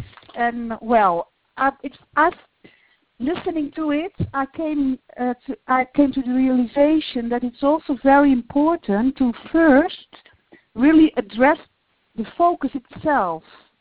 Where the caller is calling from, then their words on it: Netherlands; Yes, I'm from the Netherlands.